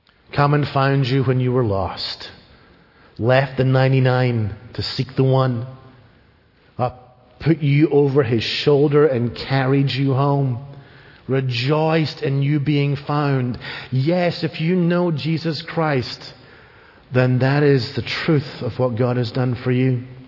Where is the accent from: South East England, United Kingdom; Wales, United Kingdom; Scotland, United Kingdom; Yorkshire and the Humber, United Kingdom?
Scotland, United Kingdom; And you gotta use the blessing of being Scottish with that CH sound at the beginning.